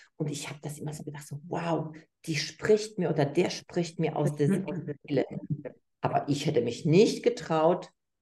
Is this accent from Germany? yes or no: no; Poland; also ich komme ursprünglich aus Polen Und ich habe es gelernt, sehr stark angepasst zu sein.